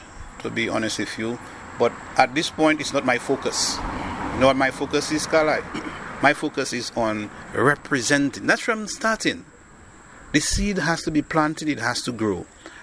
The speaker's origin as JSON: {"language": "English", "town": "Roseau", "region": "Saint George", "country": "Dominica", "tie": "born or raised there", "said": "I know the people of the Roseau South constituency. I was born and bred there. I was raised up in the Roseau South constituency."}